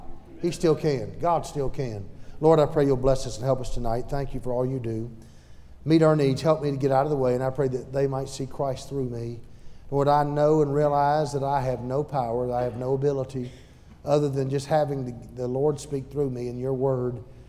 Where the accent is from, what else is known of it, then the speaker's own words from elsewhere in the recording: the South, United States; accent: southern; And by the way, some of y'all are listening to my southern accent.